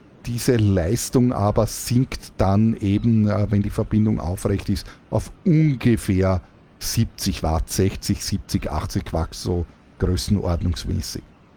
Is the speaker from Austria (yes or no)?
yes; Austria; Ich komme aus Österreich, wo wir noch in der Internet-Steinzeit sind.